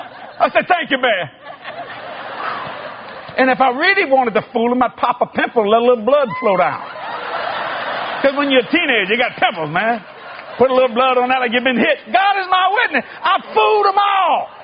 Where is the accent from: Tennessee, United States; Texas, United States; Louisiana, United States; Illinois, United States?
Louisiana, United States; New Orleans; And you see, I was raised in the Italian section in New Orleans.